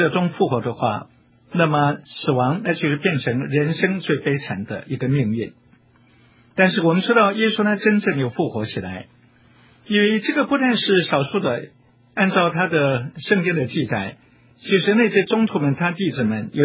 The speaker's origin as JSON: {"language": "Chinese", "country": "China", "said": "过去我们中国人说人生70古来稀"}